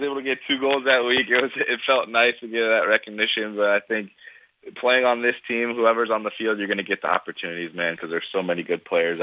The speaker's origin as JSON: {"language": "English", "country": "United States", "lives_now": "Toronto, Canada", "said": "Well, listen, I'm an American. Before I came to Toronto, I knew nothing about Canada, nothing about Toronto."}